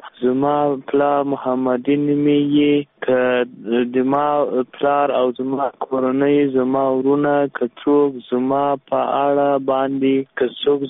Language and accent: Pashto; Ghazni, Afghanistan; زه اصلا د غزنی د ولایت یم.